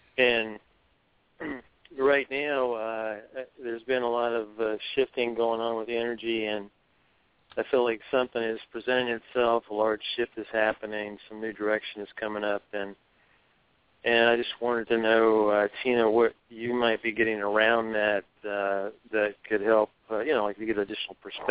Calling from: Florida, United States; I'm calling from South Florida.

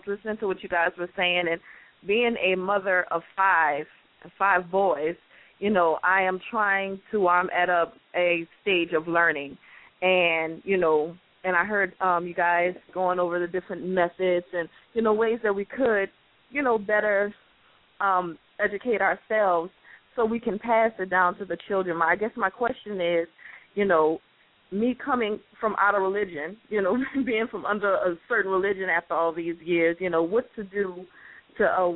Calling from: Kenner, Louisiana, United States; Yes, I'm calling from Kenner, Louisiana.

